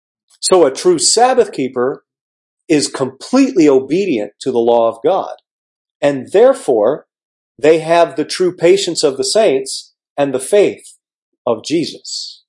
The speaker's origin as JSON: {"language": "English", "country": "Germany", "tie": "born or raised there", "second_language": "English", "said": "I grew up in Germany."}